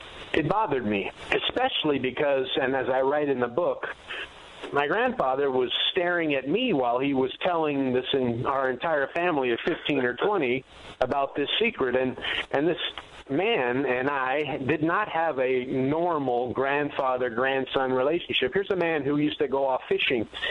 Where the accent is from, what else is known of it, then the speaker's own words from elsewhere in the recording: San Francisco, California, United States; Yeah, I grew up in California, mostly the Bay Area, San Francisco.